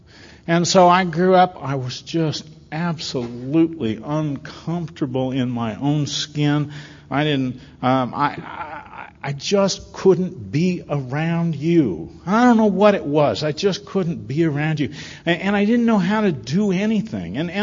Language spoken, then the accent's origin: English; Oklahoma, United States; now in Miami, United States; I'm a Sooner from Oklahoma, really.